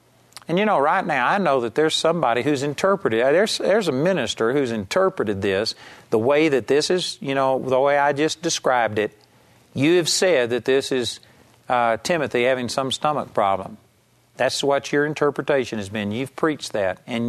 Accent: United States; I remember as an American tourist that they had us drink, you know, purified water back then

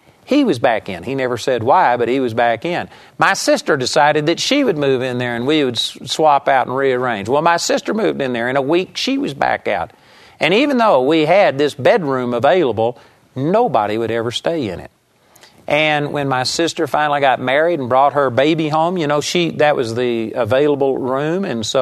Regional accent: Arlington, Texas, United States; in our house that I grew up in Arlington, Texas

